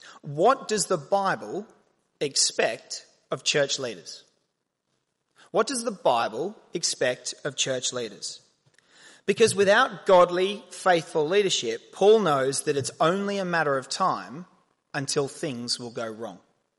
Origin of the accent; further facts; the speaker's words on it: Australia; moved away as an adult; now in United Kingdom; I am indeed Australian, although I have been living in the UK now for about 7 years and have married an English girl.